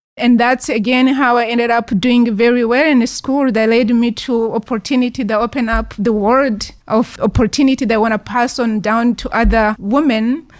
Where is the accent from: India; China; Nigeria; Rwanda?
Rwanda; now in United States; I'm actually originally from Rwanda. So my name doesn't really give that. I was born and raised in Rwanda, and I left Rwanda in 1994. Since then, I lived in different countries in Africa, and at some point immigrated to the U.S. legally